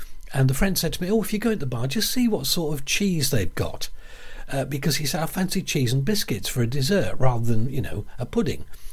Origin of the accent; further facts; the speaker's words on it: Yorkshire and the Humber, United Kingdom; born there; now in Great Yarmouth, United Kingdom; I was northern enough, because I was born in Yorkshire, to know that a Snicket is an alleyway.